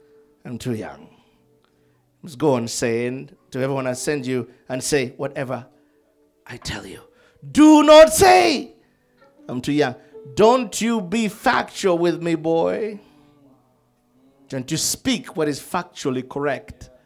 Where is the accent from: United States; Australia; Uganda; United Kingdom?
Uganda; I'm from Uganda, Lord. We don't do much. Life expectancy was about 37 and a half.